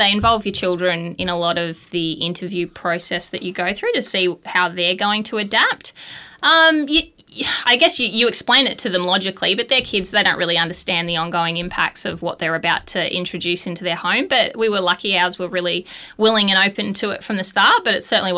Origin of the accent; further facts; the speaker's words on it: Gold Coast, Queensland, Australia; I grew up on the Gold Coast, so it wasn't sort of a job pathway that many of my peers took.